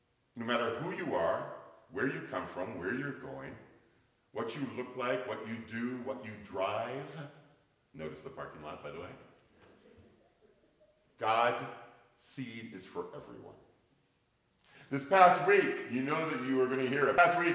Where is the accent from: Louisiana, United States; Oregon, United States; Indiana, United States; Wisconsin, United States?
Oregon, United States; I came from Oregon where they have sand dunes on the coast, right?